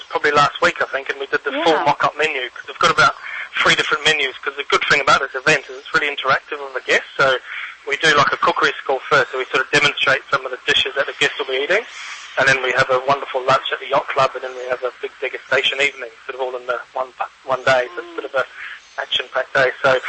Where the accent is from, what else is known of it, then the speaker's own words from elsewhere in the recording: New Zealand; moved away as an adult; I was actually from New Zealand originally, a small little country of New Zealand, and did my apprenticeship there